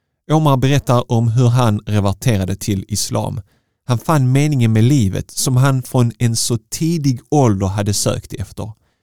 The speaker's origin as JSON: {"language": "Swedish", "town": "Malmö", "region": "Skåne", "country": "Sweden", "tie": "born or raised there", "said": "Precis som … född och uppväxt i Malmö."}